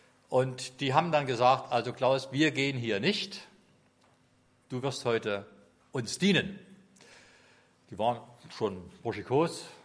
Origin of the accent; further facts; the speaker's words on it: Leipzig, Saxony, Germany; Ich bin ja in einer ganz kleinen Versammlung groß geworden in Leipzig.